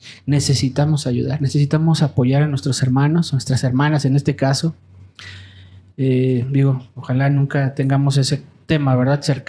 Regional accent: Mexico; Porque como mexicanos, bueno, son parte de nosotros

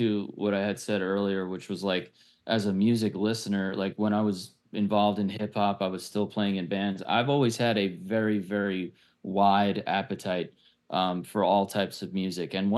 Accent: Long Island, New York, United States; We're from Long Island, so that's what we do. Bagels and coffee and blah, blah, blah.

